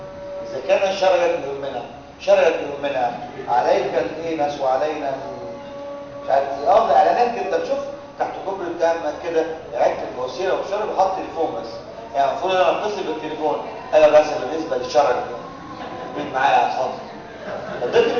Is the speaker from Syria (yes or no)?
no; Egypt; على فكره عندنا في مصر اقول لهم حاجه